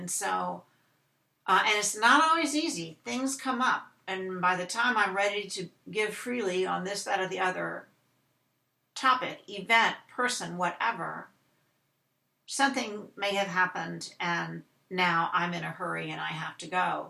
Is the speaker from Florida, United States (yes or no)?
yes; Florida, United States; because I'm from Florida and people do own the beach if they live on it.